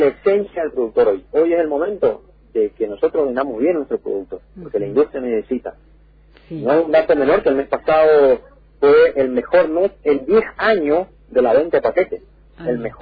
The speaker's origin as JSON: {"language": "Spanish", "region": "Misiones", "country": "Argentina", "said": "como misioneros, como argentinos"}